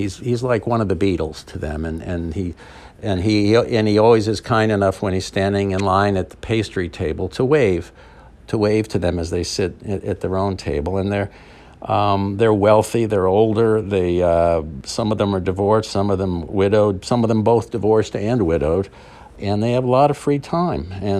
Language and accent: English; Florida, United States; just growing up in Florida, I always end up rooting for Mother Nature.